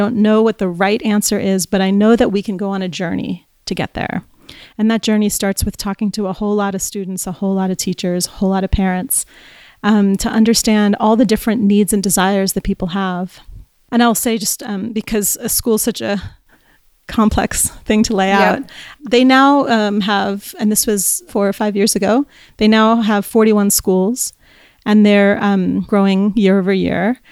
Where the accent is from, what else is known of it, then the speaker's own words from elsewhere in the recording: New York, United States; I grew up in New York.